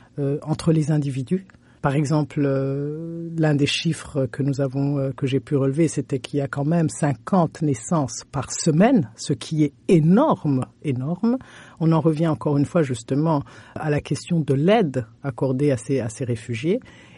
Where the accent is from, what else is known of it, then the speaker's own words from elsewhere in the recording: Burundi; en tant que Burundaise, en tant que patriote